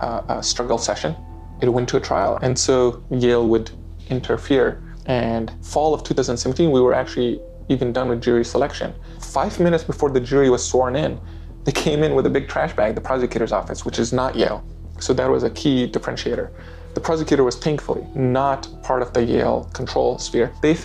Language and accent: English; Afghanistan; I'm from Afghanistan. I was born in a refugee camp on the border of Afghanistan and Pakistan. My family was escaping political turmoil, violence, and civil war.